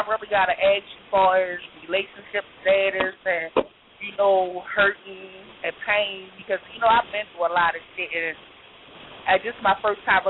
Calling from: Baltimore, Maryland, United States; from Baltimore.

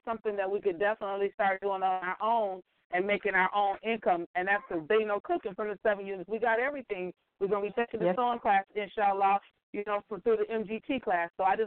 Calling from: Flint, Michigan, United States; calling from Flint.

